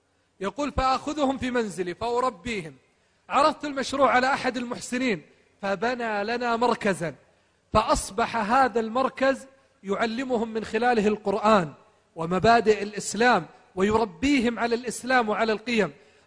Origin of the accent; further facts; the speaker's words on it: Mecca, Makkah Province, Saudi Arabia; قال من أين؟ قلت أنا من مكة.